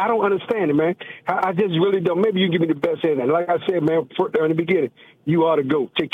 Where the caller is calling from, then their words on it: Washington, District of Columbia, United States; I'm from Washington, D.C.